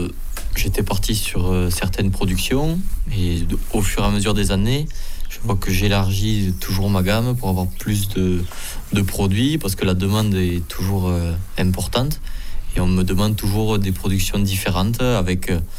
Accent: Verfeil-sur-Seille, France; Je suis originaire de Verfeil-sur-Seille, mes parents sont d'ici, mon père est agriculteur sur la commune de Ginal. Et donc voilà, moi j'ai racheté une propriété il y a 2 ans pour m'installer de mon côté et développer le maraîchage bio.

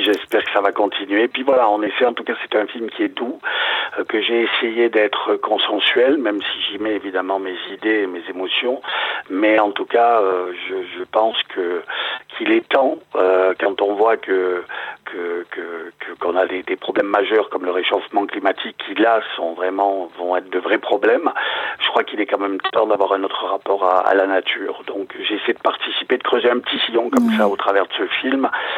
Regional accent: France; Et avec les quantités qu'on a aujourd'hui d'ongulés sauvages chez nous en France, dans les Alpes et aussi ailleurs en France

